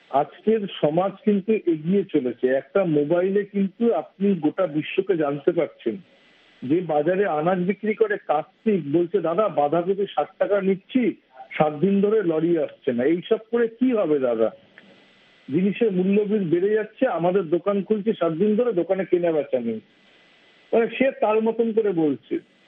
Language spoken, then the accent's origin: Bangla; Kolkata, West Bengal, India; এই বিষয়টাতে আমি কলকাতার একজন যুবক বলুন